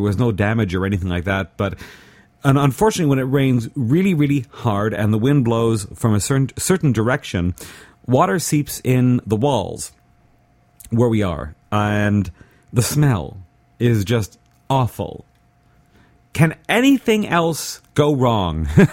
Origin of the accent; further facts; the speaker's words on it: Montreal, Quebec, Canada; That's because I grew up in Montreal.